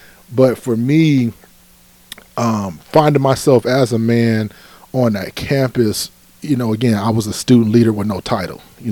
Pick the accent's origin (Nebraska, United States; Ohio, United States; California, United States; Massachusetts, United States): Ohio, United States; Cleveland; I am from Cleveland. I am from the city.